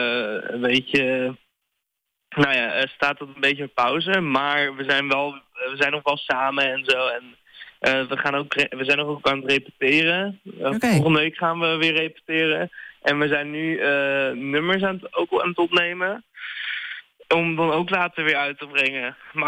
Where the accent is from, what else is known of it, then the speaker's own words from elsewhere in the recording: Groningen, Netherlands; Want ik kom helemaal uit Groningen.